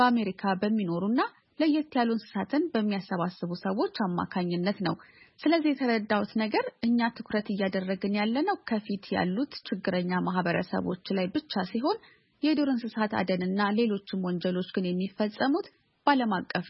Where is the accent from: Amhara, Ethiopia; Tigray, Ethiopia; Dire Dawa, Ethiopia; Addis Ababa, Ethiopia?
Addis Ababa, Ethiopia; ያደኩት አዲስ አበባ ውስጥ ነው፣ ግን ገና በልጅነቴ በሀገሬ መዞር በመቻሌ ትልቅ እድል ነበረኝ።